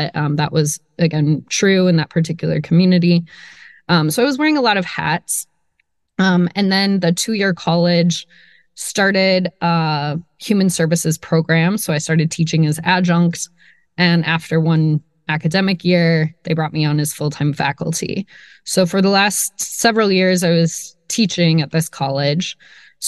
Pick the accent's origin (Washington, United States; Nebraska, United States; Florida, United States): Nebraska, United States; to Nebraska, to getting into like some more kind of thinking about how to build something out of my home state. That's where I was from.